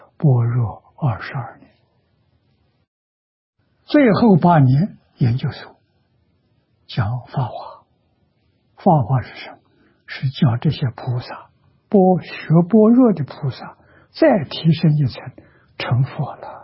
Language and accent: Chinese; China; 我们中国人讲80，外国人讲79。